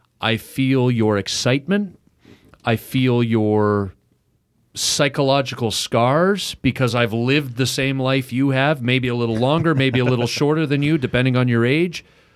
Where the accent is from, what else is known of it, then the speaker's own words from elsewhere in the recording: Oakville, Ontario, Canada; I'm from Oakville, so I'm a GTA suburban Toronto kid. I'm home.